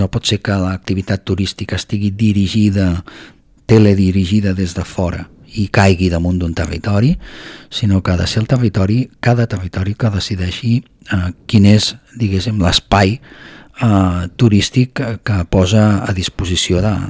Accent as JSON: {"language": "Catalan", "town": "Barcelona", "region": "Catalonia", "country": "Spain", "said": "Jo sóc de Barcelona i ho puc dir"}